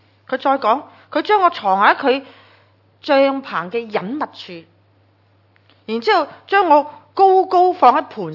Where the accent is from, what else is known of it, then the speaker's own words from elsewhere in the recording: Hong Kong; 我哋香港人好心猿意马噶